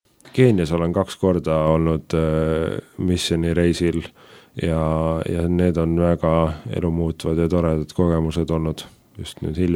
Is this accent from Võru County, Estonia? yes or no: yes; Võru County, Estonia; now in Tallinn, Estonia; mina olen Võrumaalt pärit, seal üles kasvanud, ülikoolis käinud Tartus. Hetkel olen oma eluga Tallinnas, olen ka abielus